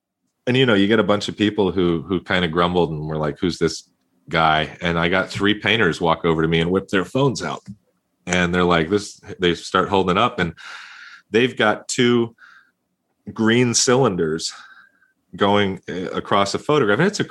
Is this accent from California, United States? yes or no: yes; San Diego, California, United States; Gary's from Florida and I'm from San Diego.